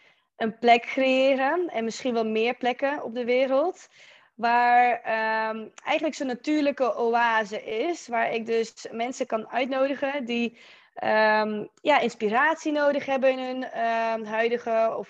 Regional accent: Netherlands; also born or lived in Belarus; now in Spain; ik ben in Wit-Rusland geboren, ik ben in Nederland opgegroeid. Maar een grotendeel van mijn volwassen leven leef ik in Spanje.

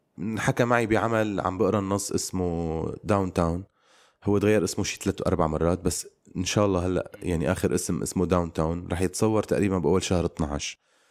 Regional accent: Aleppo, Aleppo Governorate, Syria; يعني ما في شيء اسمه أنه أنا شخص من حلب والدراما بسوريا من بالشام بالعاصمة

